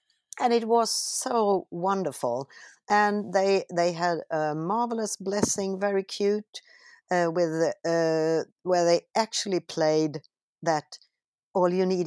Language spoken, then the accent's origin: English; Sweden; English is a second language; Every time that I come home to Sweden from Mallorca, I get some kind of eczema on my two of my left-hand fingers.